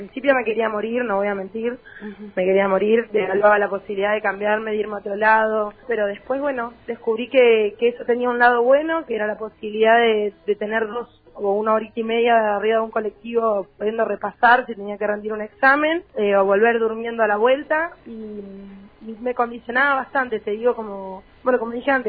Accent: Río Grande, Tierra del Fuego, Argentina; also born or lived in Buenos Aires; now in Ushuaia, Argentina; Nací en Río Grande, sí. Bueno, hice jardín, primaria, secundaria en Río Grande, con todo. Y me fui de allá en 2014 hacia Buenos Aires.

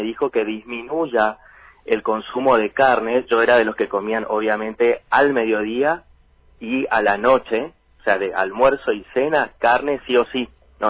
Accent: Chaco, Argentina; Yo soy del Chaco y tenía la cultura o la tradición de todos los domingos en familia el asado sí o sí

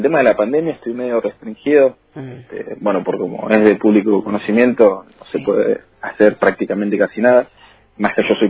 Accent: Río Grande, Tierra del Fuego, Argentina; also born or lived in Trelew; Y ya a los pocos meses de haber nacido ya estaba radicado acá en la ciudad de Río Grande.

